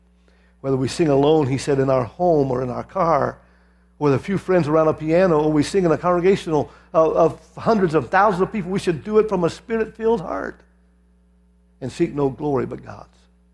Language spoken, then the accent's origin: English; Lima, Ohio, United States; Now, you know, I'm not from the South. That may surprise some of you. I'm from Lima, Ohio.